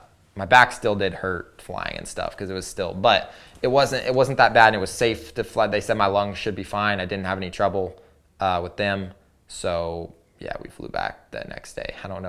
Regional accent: Missouri, United States; also born or lived in Oklahoma; I'm from Missouri, and then spent time in Oklahoma

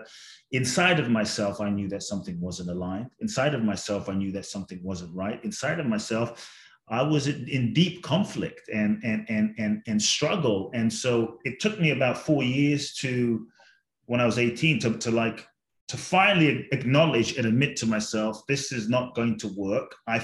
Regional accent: London, United Kingdom; also born or lived in Ghana; now in United States; I was born in Ghana, West Africa. And so my father's from Ghana, my mother's Japanese. I grew up in London, now live in the US and partly Mexico.

